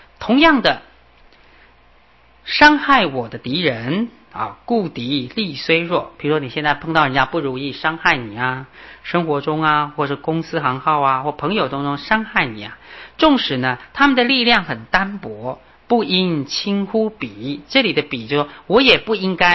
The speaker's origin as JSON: {"language": "Chinese", "country": "China", "said": "就像我们中国人讲，小不忍则乱大谋"}